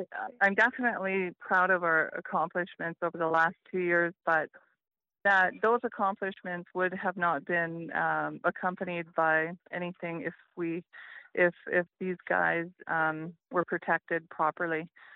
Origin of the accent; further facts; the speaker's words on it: Prince Rupert, British Columbia, Canada; I'm from Prince Rupert.